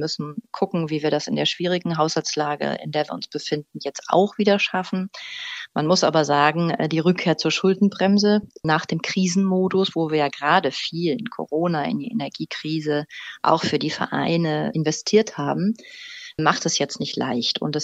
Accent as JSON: {"language": "German", "region": "North Rhine-Westphalia", "country": "Germany", "said": "wenn ich mir alleine das Ruhrgebiet angucke oder NRW, wo ich herkomme"}